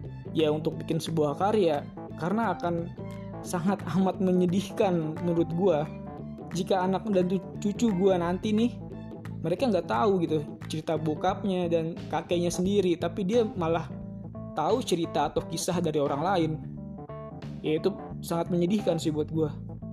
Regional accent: Bekasi, West Java, Indonesia; also born or lived in Jakarta; now in Bandung, Indonesia; Gue lahir di Jakarta, besar di Bekasi, dan sekarang ini gue tinggal di Bandung.

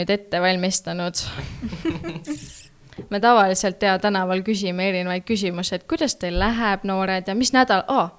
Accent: Tallinn, Harju County, Estonia; kuna ma olen Lasnamäelt, siis ma olin nagu, oh, kodu, Lasnamägi, täitsa.

